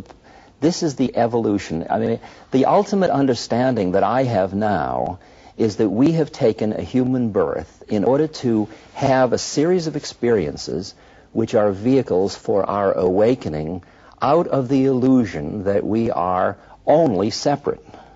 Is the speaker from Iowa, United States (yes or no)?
no; Boston, Massachusetts, United States; And I grew up in the United States, in Boston.